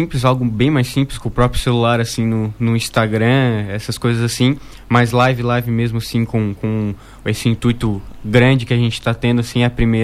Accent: Orleans, Santa Catarina, Brazil; Isso, sou de Orleans, natural, nascido e continuo resido lá em Orleans ainda.

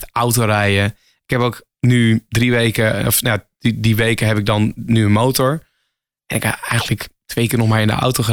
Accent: Emmen, Drenthe, Netherlands; moved away as an adult; now in Hilversum, Netherlands; Toen kom ik uit Emmen, Drenthe. Ik woon nu iets van 8 jaar in Hilversum. En toen ik verhuisde van Emmen, Drenthe naar Hilversum

